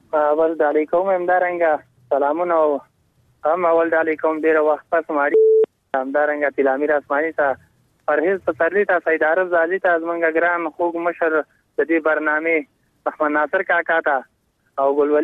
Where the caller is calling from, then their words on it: Parwan, Afghanistan; دا پروان ولایت غربان شینوار ولسوالۍ نه.